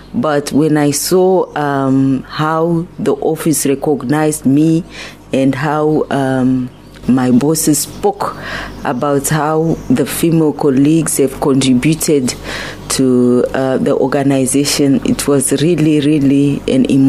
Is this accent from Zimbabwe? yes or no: yes; Zimbabwe; I am originally from Zimbabwe